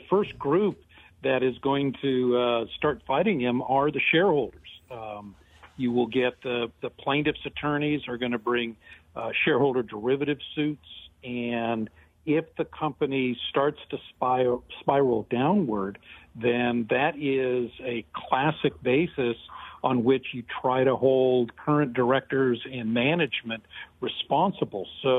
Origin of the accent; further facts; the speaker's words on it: Detroit, Michigan, United States; Now, you know, I'm from Detroit